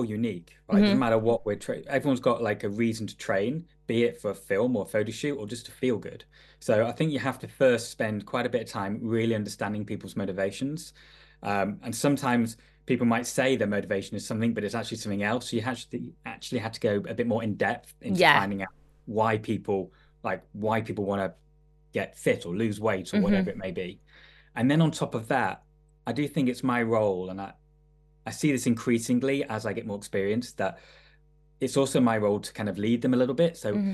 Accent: Manchester, North West England, United Kingdom; mid to late 40s. I grew up in Manchester in the 90s or 80s and 90s.

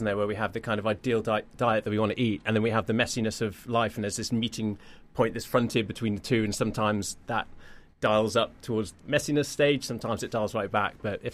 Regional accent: South East England, United Kingdom; Yeah, well, originally Hampshire

